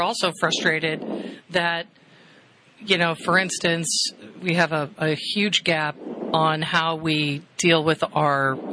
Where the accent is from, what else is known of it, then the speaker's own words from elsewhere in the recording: Connecticut, United States; I grew up in Connecticut.